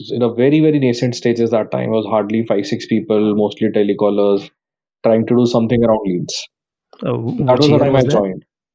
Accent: Jaipur, Rajasthan, India; I hail from Jaipur, did my schooling from St. Xavier's in Jaipur

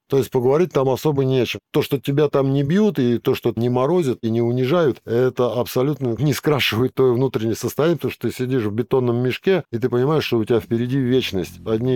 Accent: Moscow, Russia; В общем, я москвич, родился в Москве

